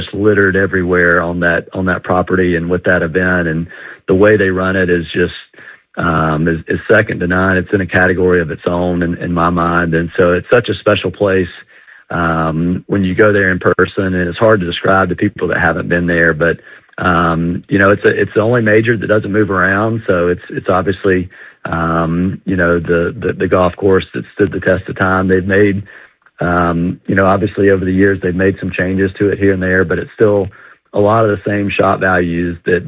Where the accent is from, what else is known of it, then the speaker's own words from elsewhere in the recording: Georgia, United States; Yeah, so Skip, as a Georgia native, it certainly holds a special place in my heart, you know, being from born and raised in Georgia.